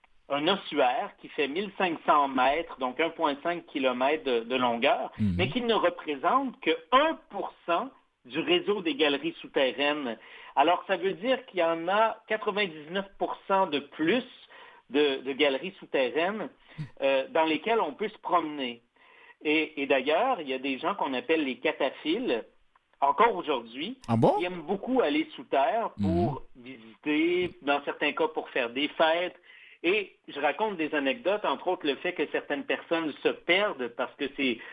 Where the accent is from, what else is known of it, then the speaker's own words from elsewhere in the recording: Quebec City, Quebec, Canada; born there; ma ville natale, Québec